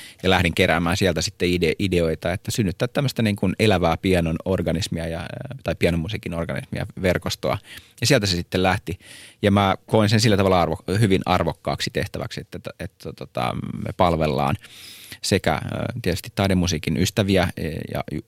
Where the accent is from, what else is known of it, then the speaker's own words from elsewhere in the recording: Espoo, Uusimaa, Finland; Mä olen itse espoolainen